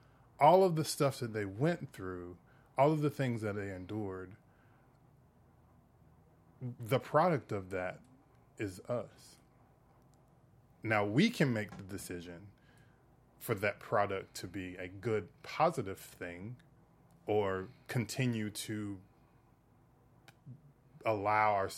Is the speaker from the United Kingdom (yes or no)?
no; the South, United States; Because I come from the South.